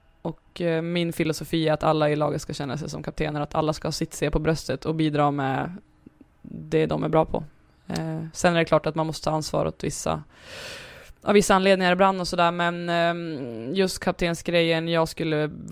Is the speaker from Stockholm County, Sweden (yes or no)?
no; Frånö, Västernorrland County, Sweden; Jag var ju en bybo, jag var ju inte från stan. Jag var ju från Frånö, det var ju 5 kilometer utanför.